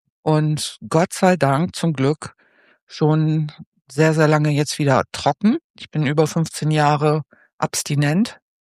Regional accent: Lower Saxony, Germany; Ich komme aus dem Ostfriesischen

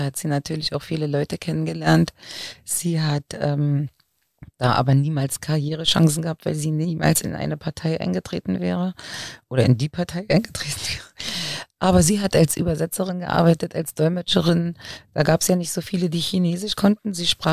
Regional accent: Germany; Und bis dahin habe ich die DDR immer als meine Heimat gesehen und auf einmal wurde sie eben der Staat und da wurde sie politisch und politisch war sie schwierig.

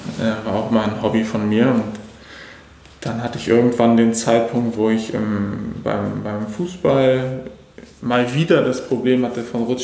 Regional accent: Graal-Müritz, Mecklenburg-Vorpommern, Germany; now in Rostock, Germany

